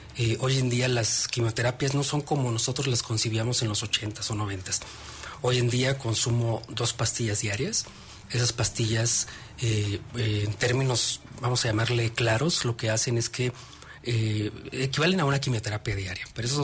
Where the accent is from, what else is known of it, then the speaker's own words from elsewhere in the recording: Jalpan de Serra, Querétaro, Mexico; Me dedico a las noticias en tele. allá en mi pueblo, en Jalpan de Serra.